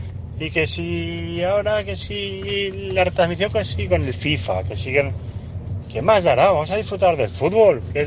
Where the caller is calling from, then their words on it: Zaragoza, Aragon, Spain; de Zaragoza.